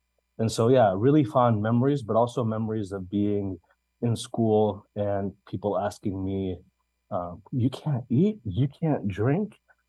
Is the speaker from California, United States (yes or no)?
no; Jackson, Michigan, United States; As a kid growing up in Michigan, on the outskirts of Detroit and Ann Arbor in a city called Jackson. My parents are Palestinian from a small town between Jericho and Jerusalem who lived in Latin America before coming to the US.